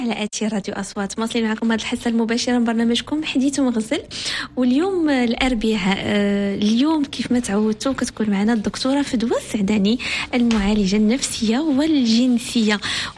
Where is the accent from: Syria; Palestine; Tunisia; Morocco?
Morocco; ربما هذا الشهر عنده واحد الرمزيه كبيره في نفوسنا احنا كمسلمين كمغاربه كعرب